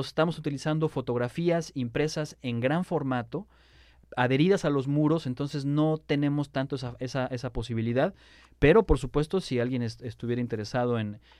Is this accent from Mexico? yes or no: yes; Mexico; now in Canada; que es como los mexicanos nos hemos acostumbrado a referirnos a este movimiento del 68